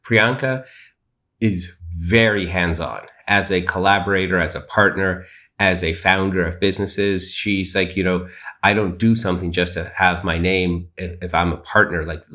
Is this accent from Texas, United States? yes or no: yes; Texas, United States; growing up in Texas, we ate two kinds of food.